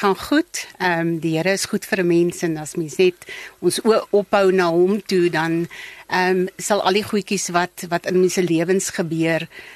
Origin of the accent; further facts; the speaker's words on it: Barberton, Mpumalanga, South Africa; born there; ek is gebore in Barberton